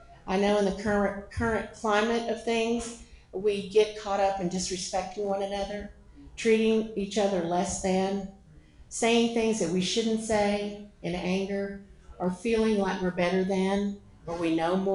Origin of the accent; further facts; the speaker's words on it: Houston, Texas, United States; And, you know, when I got there, I was like, I'm from Houston. Never been to a small town, never knew.